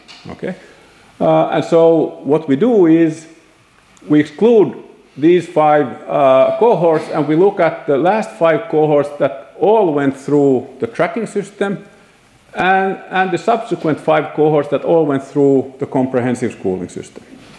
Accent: Finland; English is a second language; I was the first in the first cohort in my hometown that entered comprehensive schooling. And the people born the year after me, no matter where in Finland, they would go through comprehensive schooling.

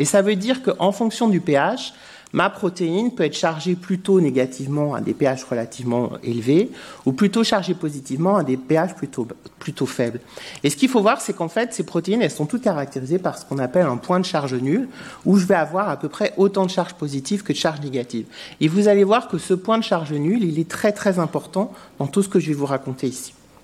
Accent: Le Mans, Pays de la Loire, France; moi, je viens du Mans, et le Mans, c'est situé dans la Milk Valley.

